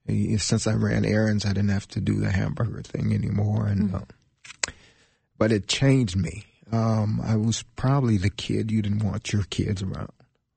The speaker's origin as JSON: {"language": "English", "town": "Selma", "region": "Alabama", "country": "United States", "tie": "born there", "said": "I was born in Selma, Alabama, and to a wonderful, wonderful family."}